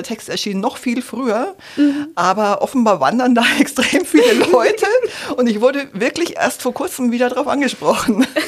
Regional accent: Bavaria, Germany; Ich komme nämlich ursprünglich aus Franken

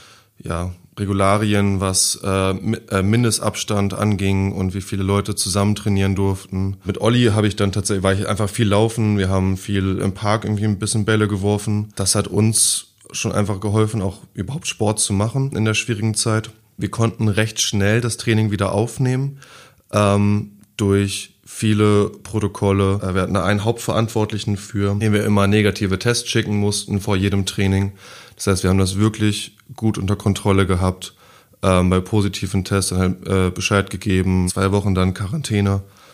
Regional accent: Stadthagen, Lower Saxony, Germany; also ich komme aus Landkreis Schaumburg, Stadthagen

